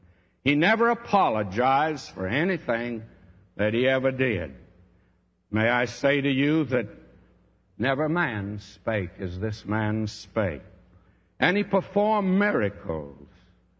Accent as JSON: {"language": "English", "region": "Texas", "country": "United States", "tie": "born or raised there"}